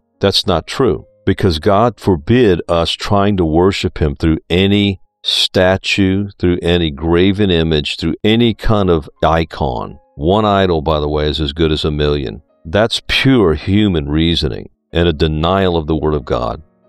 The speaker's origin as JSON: {"language": "English", "town": "New Orleans", "region": "Louisiana", "country": "United States", "tie": "born or raised there", "said": "Having grown up Catholic, as I mentioned earlier, so many people where I grew up in New Orleans say, I was born a Catholic, I'm going to die a Catholic."}